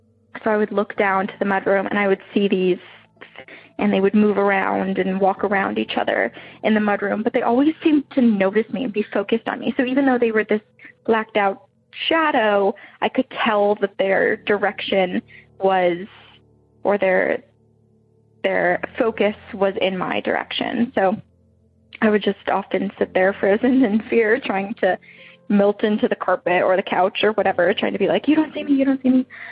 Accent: New England, United States; also born or lived in New Hampshire; I grew up in New England, so very haunted, a lot of paranormal activity happening in that part of the states.

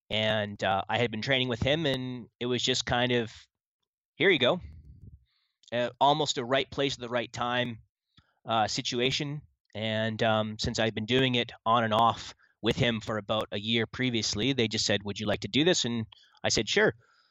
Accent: Brampton, Ontario, Canada; So I grew up in Brampton, and I grew up a 10-minute bike ride from the station.

